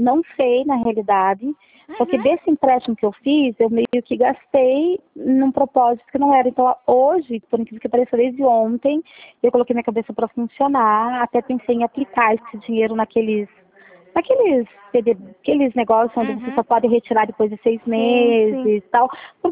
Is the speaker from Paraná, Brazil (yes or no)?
yes; Curitiba, Paraná, Brazil; é que eu sou de Curitiba